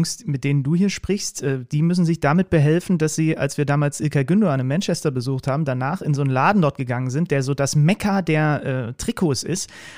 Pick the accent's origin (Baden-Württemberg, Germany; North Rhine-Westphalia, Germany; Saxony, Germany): Saxony, Germany; Zwickau; born there; now in Leipzig, Germany; gebürtiger Zwickauer, wohnhaft in Leipzig.